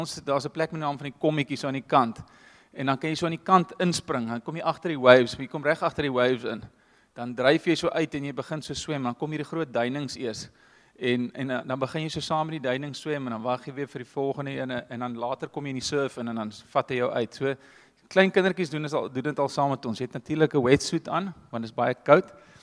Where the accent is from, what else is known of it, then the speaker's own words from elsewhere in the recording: Roodepoort, Gauteng, South Africa; Ek kom van Roodepoort af. Ek spot altyd en sê ek was in Roodepoort privaat. Die ouens wat Roodepoort ken, weet daar is nie privaat. As nik privaat aan Roodepoort nie. Dis die Wesrand en ek is een van vier broers, die tweede oudste.